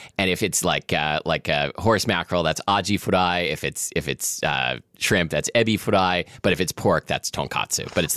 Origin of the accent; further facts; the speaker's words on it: Portland, United States; the house I grew up in Portland was a Cape Cod style house